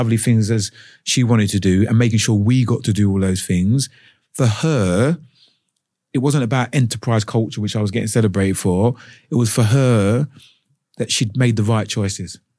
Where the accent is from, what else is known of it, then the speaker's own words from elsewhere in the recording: London, United Kingdom; growing up in East London, you were very aware of where you fitted in.